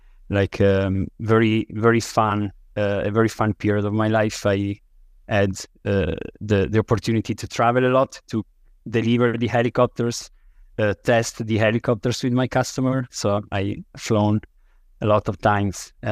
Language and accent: English; Italy; English is a second language; I was born and raised in Italy.